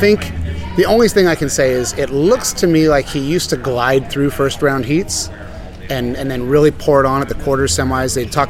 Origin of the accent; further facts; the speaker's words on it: La Jolla, California, United States; No, they're younger than me. I grew up in La Jolla. That crew came after me.